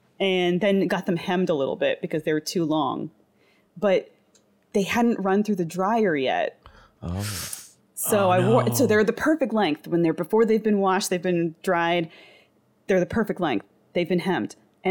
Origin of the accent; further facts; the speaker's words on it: Toronto, Ontario, Canada; I'm from Toronto, so, it, you know, that's a lengthy trip to go on with a class